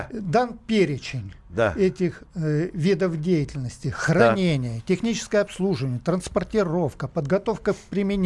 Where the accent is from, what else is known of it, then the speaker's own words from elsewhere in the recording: Moscow, Russia; мы москвичи